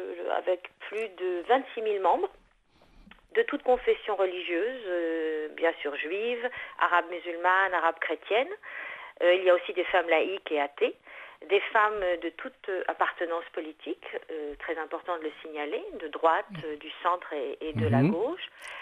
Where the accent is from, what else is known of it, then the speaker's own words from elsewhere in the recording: France; now in Israel; j'ai quitté la France il y a 25 ans, j'ai décidé de faire mon alia, et j'ai décidé non seulement donc de vivre en Israël pour moi-même